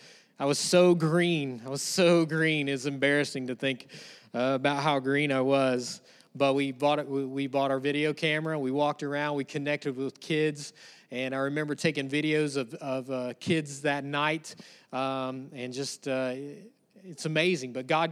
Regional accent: Virginia, United States; now in Kansas, United States; People ask me all the time, I'm not from Kansas. I grew up in the mountains of Virginia.

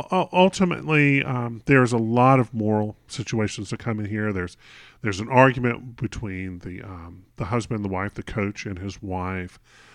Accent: the South, United States; I grew up in the South. I understand what religion means to that area

